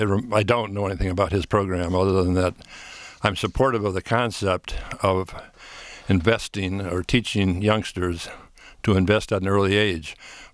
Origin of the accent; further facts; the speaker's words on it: Detroit, Michigan, United States; my dad had a tool business in Detroit, and we grew up on West Outer Drive in an above average community, not a wealthy community by any means.